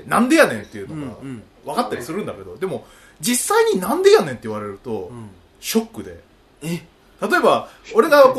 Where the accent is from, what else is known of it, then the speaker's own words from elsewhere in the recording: Kisarazu, Chiba, Japan; 僕は木更津出身なんですけども、